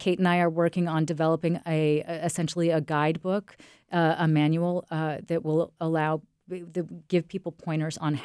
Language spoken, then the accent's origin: English; Massachusetts, United States; I had a very brutal encounter with history in my hometown on Cape Cod.